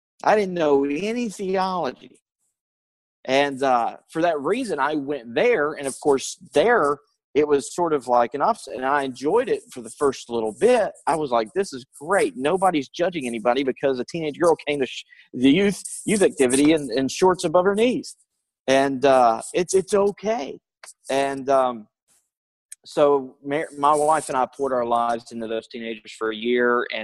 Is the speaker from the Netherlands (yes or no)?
no; North Carolina, United States; a Southern Baptist church that my brother was affiliated with and my hometown in North Carolina called me up